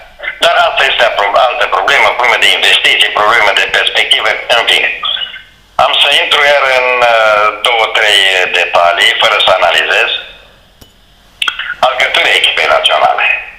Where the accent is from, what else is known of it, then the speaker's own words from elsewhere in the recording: Petroșani, Hunedoara County, Romania; moved away as an adult; now in Bucharest, Romania; eu sunt plecat din Valea Jiu, din Petroșani, eu ce-am câștigat în București, am câștigat pe munca mea